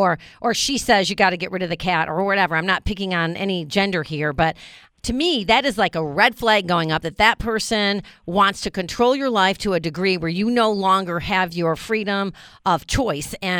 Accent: Watertown, New York, United States; You know I'm from Watertown.

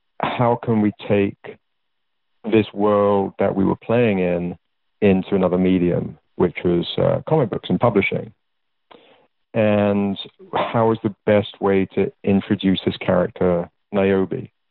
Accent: England, United Kingdom; as a young mixed chap growing up in England

